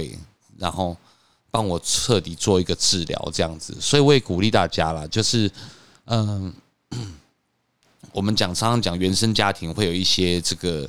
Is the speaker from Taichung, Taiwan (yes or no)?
no; Hsinchu, Taiwan; 从小时候我们在新竹长大